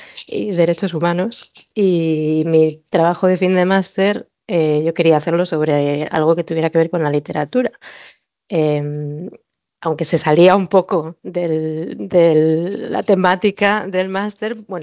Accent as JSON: {"language": "Spanish", "country": "Spain", "said": "sobre todo en España, que es de donde soy"}